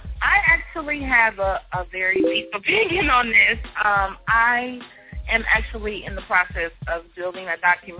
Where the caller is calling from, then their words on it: St. Louis, Missouri, United States; I'm calling from St. Louis.